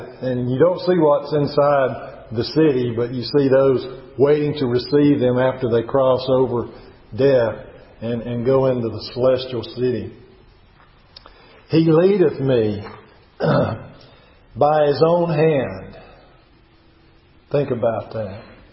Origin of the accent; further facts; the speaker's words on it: Ripley, Mississippi, United States; I'm from Ripley, Mississippi. Graduated 1975, so I'm old.